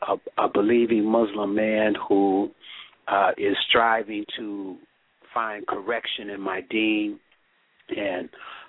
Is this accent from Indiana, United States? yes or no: yes; Gary, Indiana, United States; now in Minnesota, United States; I was born and raised in the Gary, Chicago area, and I live in Minnesota.